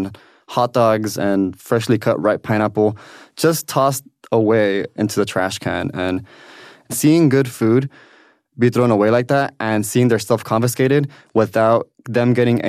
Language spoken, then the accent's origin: English; East Los Angeles, California, United States; East Los Angeles, because that's my hometown. Like, that's where I was born and raised, and I walked Whittier Boulevard, historic Whittier Boulevard